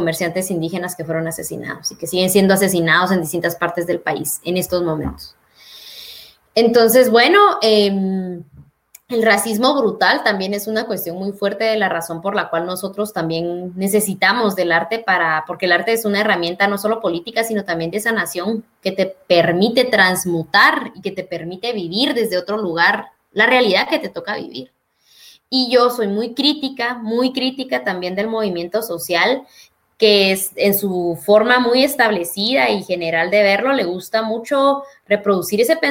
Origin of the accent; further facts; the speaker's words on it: Totonicapán, Guatemala; born there; del pueblo Quiché, donde yo nací, que es Totonicapán